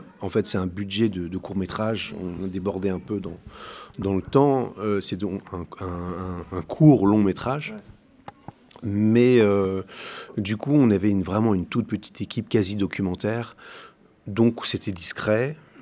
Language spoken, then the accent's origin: French; France; Moi, je suis français.